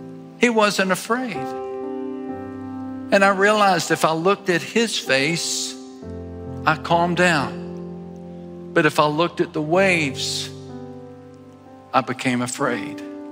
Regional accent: Texas, United States; Growing up in West Texas, we used to make the long trek from the Permian Basin to South Texas because our whole family loved to fish.

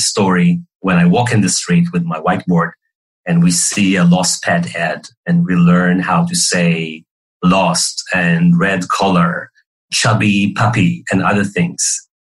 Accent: Ashdod, Southern District, Israel; So I grew up in Ashdod, Israel. It's a port town half an hour south of Tel Aviv, on the coast of the Mediterranean.

